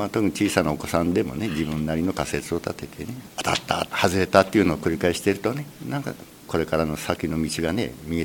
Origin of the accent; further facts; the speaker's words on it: Kansai, Japan; born there; 私も関西生まれなもんですからね